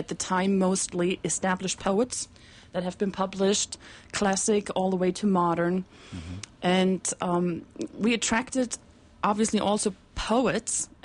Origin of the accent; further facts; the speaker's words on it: Germany; I grew up in Germany, and the schooling system in Germany very much includes poetry in the curriculum in high school, very early on.